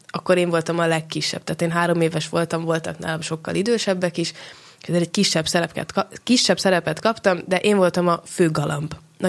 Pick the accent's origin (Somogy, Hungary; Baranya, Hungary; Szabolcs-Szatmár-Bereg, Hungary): Baranya, Hungary; Pécs; now in Budapest, Hungary; de nyilván Pécset nőttem fel, ott töltöttem a gyerekkoromat. Most pedig már 4. éve Budapestet is az otthonomnak mondom, mert hiszen éjjel-nappal az egyetemi elfoglaltságok miatt ott vagyok, és oda költöztem. Úgyhogy most már 3 otthonom is van így 22 éves koromra.